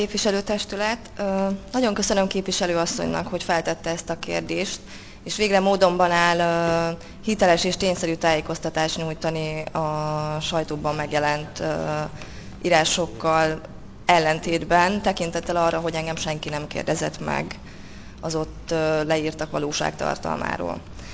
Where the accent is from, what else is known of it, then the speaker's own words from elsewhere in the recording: Borsod-Abaúj-Zemplén, Hungary; now in Budapest, Hungary; én egy Borsod megyei lány vagyok, és a fővárosban a hosszú távú lakhatásom nem volt megoldott